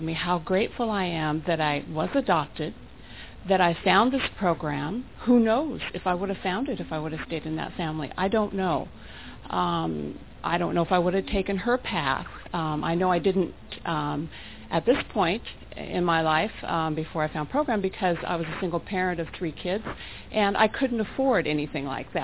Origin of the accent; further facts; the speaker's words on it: Portland, Oregon, United States; I'm from Portland, Oregon, and I'm grateful to be here.